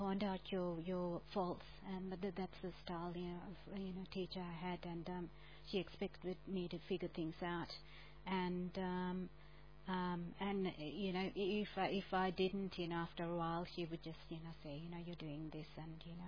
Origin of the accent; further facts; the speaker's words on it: Sri Lanka; now in Australia; my family are Buddhist as well, and I'm Sri Lankan. I'm more Australian than Sri Lankan because I've been here for a long time.